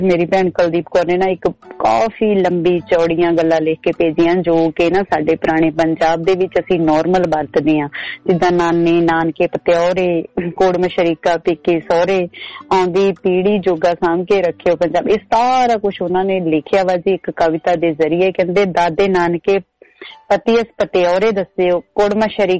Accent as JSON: {"language": "Punjabi", "town": "Jagraon", "region": "Punjab", "country": "India", "said": "ਤੇ ਮੈਂ ਵੀ ਜਗਰਾਓ ਤੋਂ ਹਾਂ"}